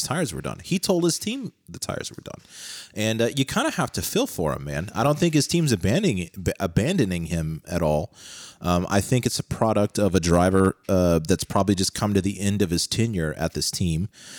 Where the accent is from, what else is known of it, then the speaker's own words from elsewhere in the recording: United States; Basically what we do as Americans is take everything that the British gave us and then drastically maim it until it's unrecognizable.